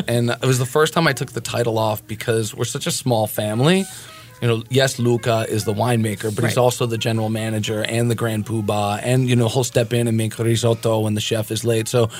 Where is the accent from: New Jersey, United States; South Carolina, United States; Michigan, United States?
New Jersey, United States; I said, no, I'm a kid from Jersey aspiring to be one.